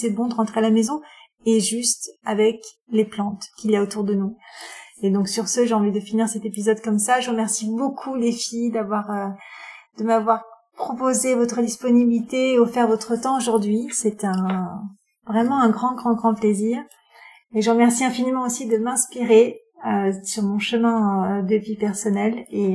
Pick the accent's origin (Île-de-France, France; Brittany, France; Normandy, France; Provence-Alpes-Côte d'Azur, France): Provence-Alpes-Côte d'Azur, France; n'étant pas revenue chez moi dans le Vaucluse pendant 2 ans, lorsque j'y suis retournée au mois d'août